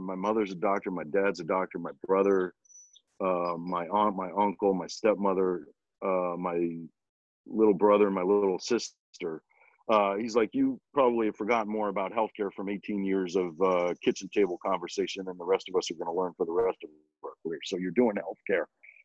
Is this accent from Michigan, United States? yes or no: yes; Detroit, Michigan, United States; now in Washington, United States; I came to DC straight out of college. I was hired by my hometown congressman from Detroit, John Conyers Jr., to come and be his press secretary.